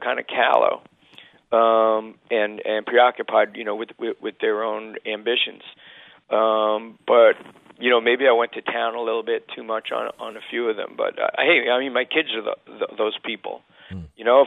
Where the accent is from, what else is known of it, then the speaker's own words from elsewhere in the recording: Bronx, New York, United States; About growing up in the Bronx, because at that point I was at Stanford, and I'd never really been out of New York State before